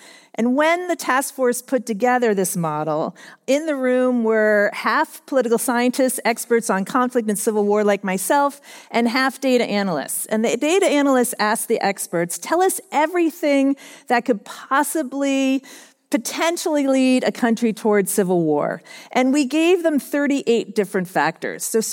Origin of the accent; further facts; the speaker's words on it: United States; I love America. I'm American, but my mom came over from Switzerland